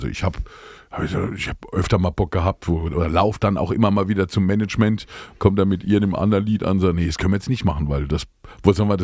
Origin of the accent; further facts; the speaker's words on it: Speyer, Rhineland-Palatinate, Germany; born there; Nee, aus Speyer. Ich bin in Speyer geboren.